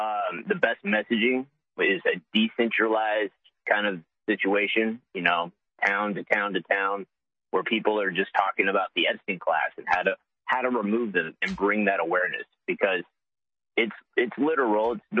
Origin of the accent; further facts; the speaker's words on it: United States; So we should probably do something, in my opinion, as an American citizen.